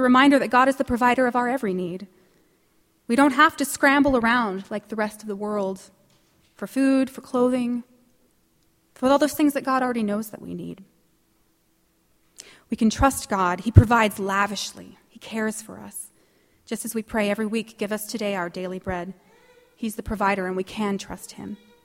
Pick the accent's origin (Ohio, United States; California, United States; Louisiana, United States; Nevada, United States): California, United States; Now, my family, who happens to be over here, I'm from Southern California, we travel to Arizona every year on vacation